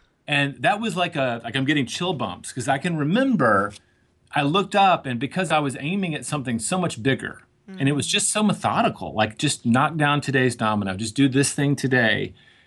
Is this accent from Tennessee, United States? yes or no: yes; Tennessee, United States; Like, growing up in Tennessee, I thought I could write sonnets and learn how to skin a deer and, you know, make A's in the classroom.